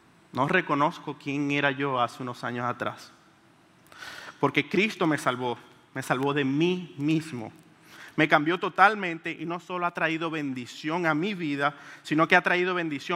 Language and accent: Spanish; Venezuela; De la ciudad de donde vengo, en Venezuela, hay árboles de mango por todos lados.